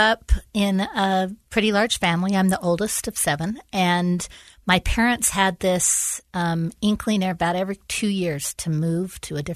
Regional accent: Arizona, United States; born there; also born or lived in California / Colorado / Utah / Idaho; And so I was born in Arizona. I've lived in just about every Western U.S. state, California, Colorado, Arizona, Utah, Idaho, Washington, even spent a few years in Alaska as a teenager.

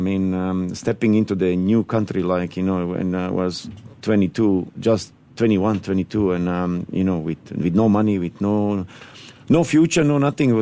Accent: Bosnia & Herzegovina; moved away as an adult; I was transferred back to my command in a camp in my hometown in Bosnia

